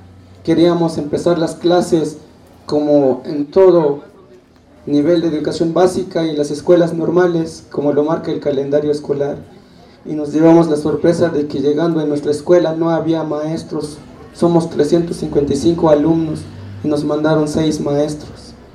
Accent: Mexico; ciudadanos mexicanos.

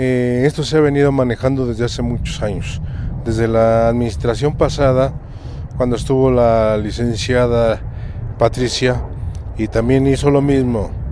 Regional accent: San Bernabé Ocotepec, Mexico; Vengo del pueblo de San Bernabéo Cotepec

